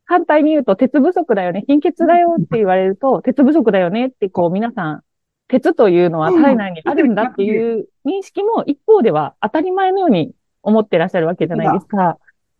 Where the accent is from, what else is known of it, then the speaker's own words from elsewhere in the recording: Matsuyama, Ehime, Japan; also born or lived in Uwajima; 私はですね、もともと出身が愛媛県で、宇和島市というすごく田舎の端っこの方で生まれまして、そこから、幼少期のうちに松山という愛媛県の中心部に引っ越したわけなんですけども、そこで、成長したというか、成長期迎えまして、